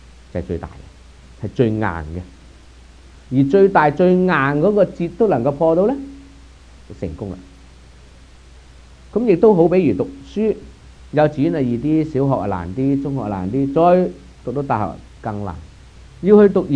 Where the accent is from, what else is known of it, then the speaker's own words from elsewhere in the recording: Guangdong, China; 咁而家就等於我哋廣東人食嘢，即係揀飲擇食啊！